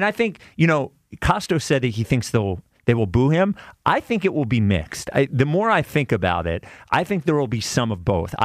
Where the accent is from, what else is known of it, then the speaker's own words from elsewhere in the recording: Delaware County, Pennsylvania, United States; I love Delco. Love Delco. Born and raised in Delco.